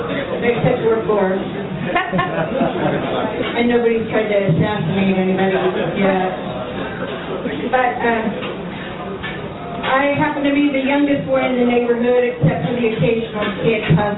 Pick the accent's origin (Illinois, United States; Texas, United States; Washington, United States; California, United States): Texas, United States; Coffee City; I'm from Coffee City, Texas. That's the trailer park between Child Reduction Church and the liquor store.